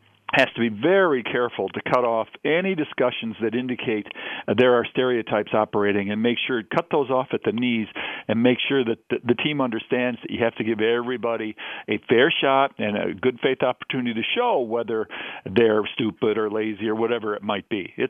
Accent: Michigan, United States; I'm a Midwesterner. I was born and raised in Michigan, and I encountered these things as I grew up.

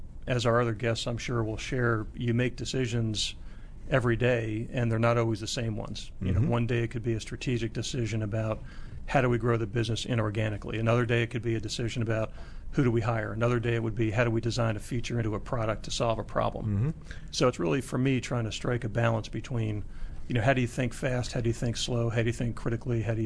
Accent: Scotch Plains, New Jersey, United States; Scotch Plains, New Jersey.

